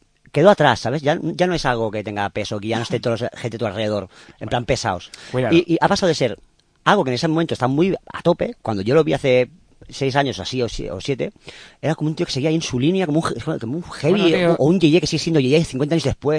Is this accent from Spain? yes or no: yes; Valencia, Valencian Community, Spain; que soy de Valencia, y a mí me hace ilusión, ¿sabes? Un poco ya de verdad que de mi tierra